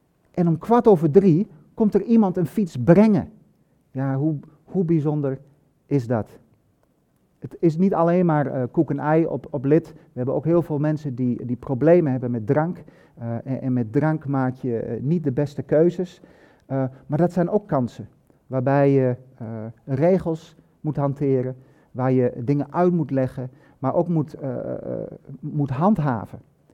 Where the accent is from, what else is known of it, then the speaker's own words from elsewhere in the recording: Hengelo, Overijssel, Netherlands; Ik kom uit Hengelo. Ik ga naar dezelfde kerk als Bent-Jan. Ik praat niet zo als Bent-Jan